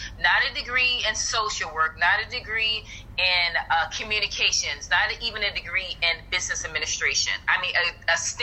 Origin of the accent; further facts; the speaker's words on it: Akron, Ohio, United States; I am originally from Ohio State. I am from Akron City, so shout out to LeBron James.